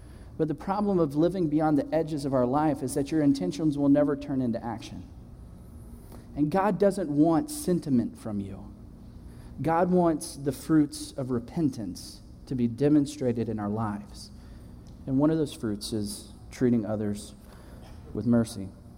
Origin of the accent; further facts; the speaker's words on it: Tennessee, United States; I grew up on a farm. And so my dad's a farmer, my mom's a beautician. I'm from Tennessee.